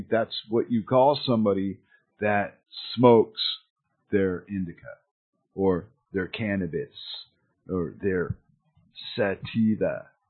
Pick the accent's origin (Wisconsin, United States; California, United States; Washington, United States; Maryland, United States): California, United States; Oh man, no, you're exotic because I'm from California.